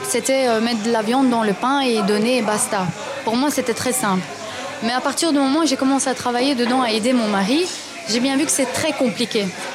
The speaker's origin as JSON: {"language": "French", "town": "Brussels", "region": "Brussels-Capital Region", "country": "Belgium", "tie": "born or raised there", "said": "Et j'ai 32 ans, je suis née à Bruxelles et j'ai toujours été à Bruxelles, voilà. Je suis d'origine turque"}